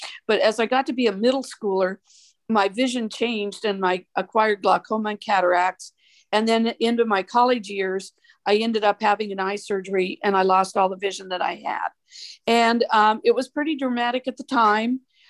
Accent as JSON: {"language": "English", "region": "Idaho", "country": "United States", "lives_now": "West Columbia, United States", "said": "I'm from West Columbia, South Carolina, and I've lived in several places. I'm from the state of Idaho originally, and have moved in different places in the country for work mostly."}